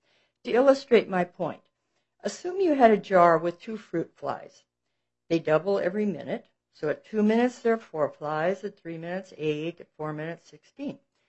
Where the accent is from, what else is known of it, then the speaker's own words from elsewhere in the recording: Hansville, Washington, United States; from Hansville, which is in the north end of Kitsap County.